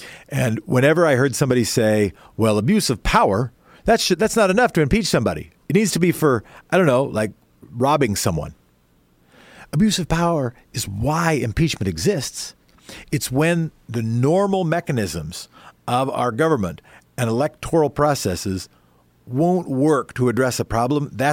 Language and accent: English; Oregon, United States; That's a capital city of my home state.